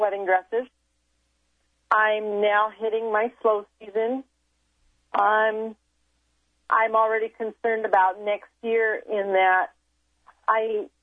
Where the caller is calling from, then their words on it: Edmonds, Washington, United States; I'm calling from Edmonds, Washington.